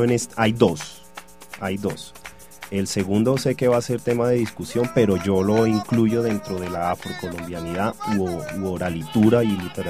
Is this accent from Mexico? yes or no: no; Chocó, Colombia; Nosotros venimos del Chocó, y cuando digo nosotros es toda mi familia, especialmente de unos municipios muy hermosos como lo son Ismina, como lo son Quibdó, Bagadó.